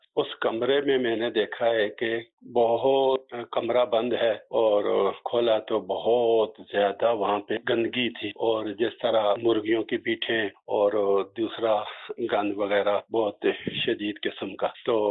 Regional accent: Khyber Pakhtunkhwa, Pakistan; now in Islamabad, Pakistan; ہمارا گاؤں ہری پور کے مضافات میں ہے اور میں اسلام آباد میں رہتا ہوں.

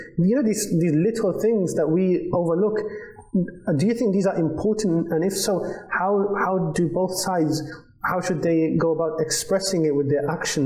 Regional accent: London, United Kingdom; because I'm from London, you're from Birmingham

